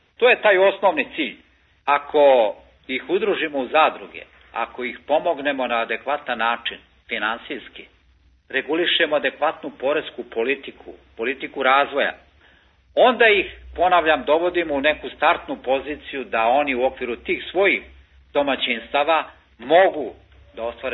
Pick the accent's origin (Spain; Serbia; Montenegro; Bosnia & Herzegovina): Serbia; Belgrade; u zgradi gde sam odrastao ovde u Beogradu